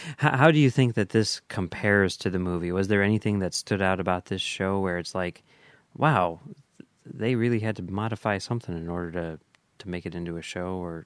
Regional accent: Chicago, Illinois, United States; As a Chicagoan, as you can see, I'm currently wearing a Chicago Bears sweatshirt.

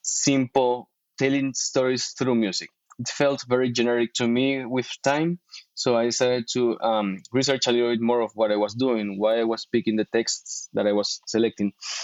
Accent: Venezuela; English is a second language; now in Austin, United States; I am originally from Venezuela, where I live currently in Austin, Texas.

